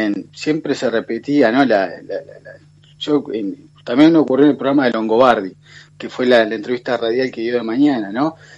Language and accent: Spanish; Uruguay; No sé si es porque el particular interés como uruguayo me genera ver la entrevista o si no.